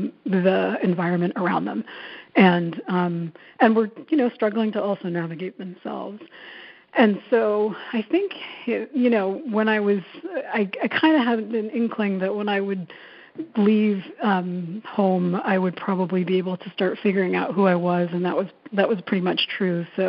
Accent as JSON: {"language": "English", "region": "New York", "country": "United States", "tie": "born or raised there", "said": "I grew up in New York. They were the only people in our family to leave India"}